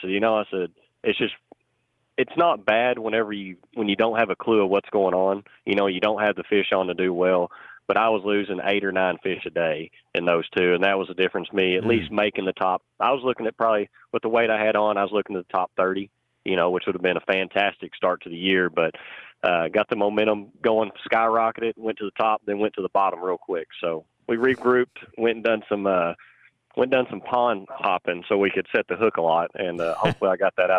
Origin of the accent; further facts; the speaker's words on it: Oklahoma, United States; it's still Oklahoma, and I get to go fishing in my home state